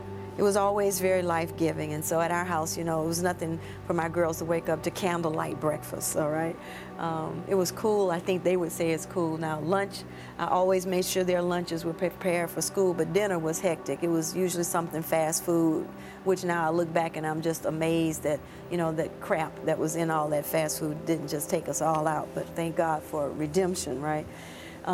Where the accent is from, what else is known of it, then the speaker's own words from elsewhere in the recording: the South, United States; especially as an African-American child growing up in the South